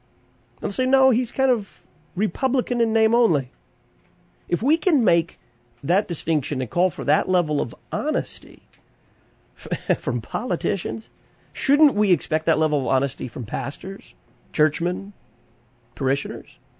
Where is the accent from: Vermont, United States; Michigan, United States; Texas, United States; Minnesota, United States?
Texas, United States; someone mentioned I was from Texas. It's absolutely true.